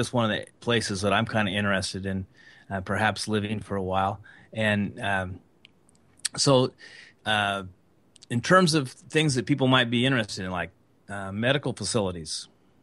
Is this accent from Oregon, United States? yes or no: yes; Oregon, United States; We come from Oregon is kind